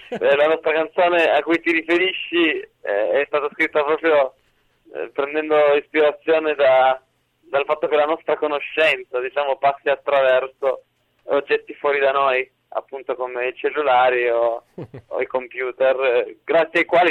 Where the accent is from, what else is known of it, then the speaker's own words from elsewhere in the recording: Turin, Piedmont, Italy; Veniamo da Torino, sì, in realtà due di noi arrivano, uno dalla Calabria e l'altro da Terni.